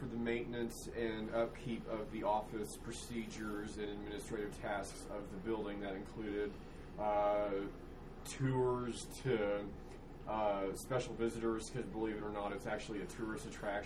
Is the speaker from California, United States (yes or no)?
no; Dallas, Texas, United States; I grew up in Preston Hollow in Dallas. It's the most exclusive enclave there. And the money was no object.